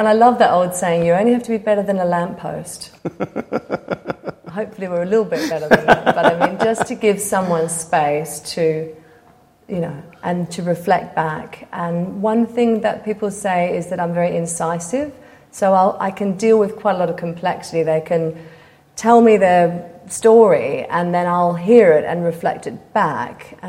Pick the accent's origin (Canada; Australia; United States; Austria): Australia; I grew up in Australia.